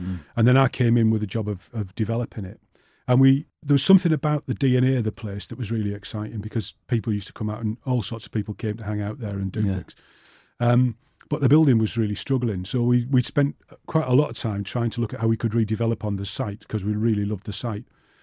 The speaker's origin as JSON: {"language": "English", "region": "North East England", "country": "United Kingdom", "moved": "yes", "lives_now": "Manchester, United Kingdom", "said": "And I came from the North East to Manchester. I've never felt an outsider in this city because of the way people are."}